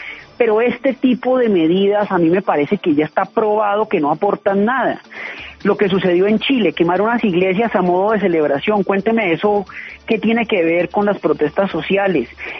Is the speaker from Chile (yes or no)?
no; Colombia; Colombianos somos todos